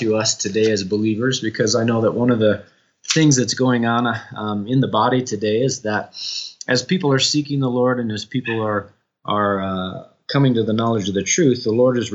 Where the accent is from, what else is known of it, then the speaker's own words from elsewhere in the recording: Michigan, United States; Our family grew up Lutheran. I grew up in Michigan in the United States, and went to Christian day school, Lutheran day school.